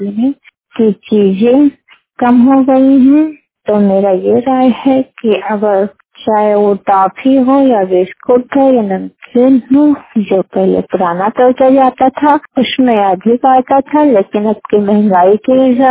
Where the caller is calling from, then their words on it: Balrampur, India; मैं बलरामपुर जिले से बात कर रही हूँ। मेरा गांव आटीगढ़ का है।